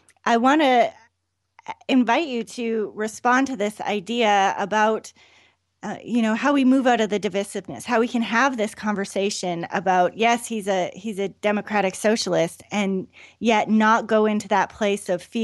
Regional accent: Canada; now in United States; I'm actually Canadian, so it's kind of a moot point because I can't vote here anyway

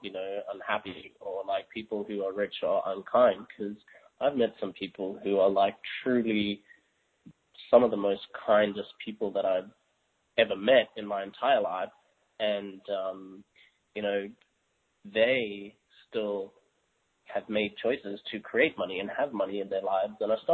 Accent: South Africa; I grew up in South Africa, and, you know, our family never had, you know, lots of money.

